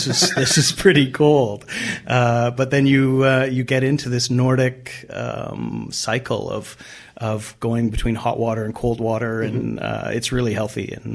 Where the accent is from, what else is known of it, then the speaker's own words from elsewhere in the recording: Canada; So as a Canadian, it feels very similar.